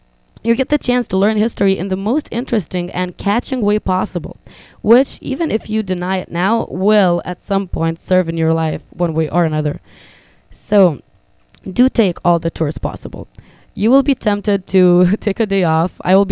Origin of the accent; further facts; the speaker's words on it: Vilnius, Vilnius County, Lithuania; also born or lived in Hungary; now in United States; my hometown of Vilnius, which is the capital of Lithuania, Hungary, which is kind of my home country too